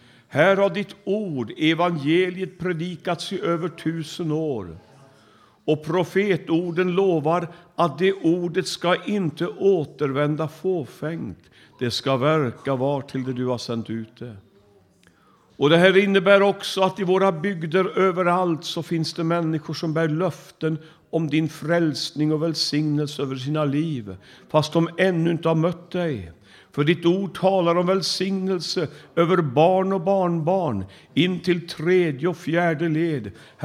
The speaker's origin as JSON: {"language": "Swedish", "country": "Sweden", "tie": "born there", "said": "Och jag har känt att jag vill att gråta av kärlek för mitt fosterland. Här är jag född."}